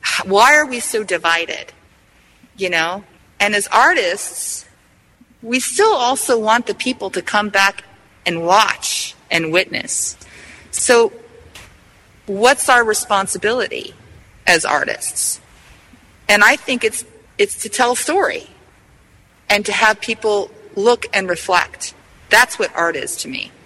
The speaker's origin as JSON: {"language": "English", "town": "San Francisco", "region": "California", "country": "United States", "tie": "born or raised there", "said": "And I grew up in San Francisco. I'm Sicilian, Italian, and Scottish. And my family is second generation."}